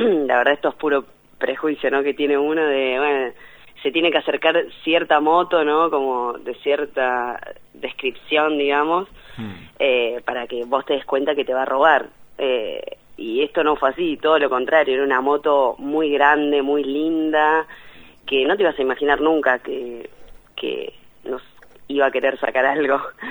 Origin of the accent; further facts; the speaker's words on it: Punta Alta, Buenos Aires Province, Argentina; No somos platenses, somos de Punta Alta, muy cerquita de Bahía Blanca.